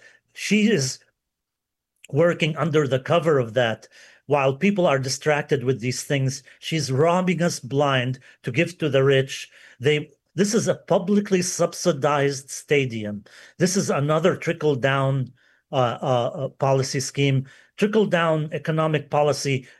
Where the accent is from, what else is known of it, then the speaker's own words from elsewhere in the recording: Lebanon; about my home country of Lebanon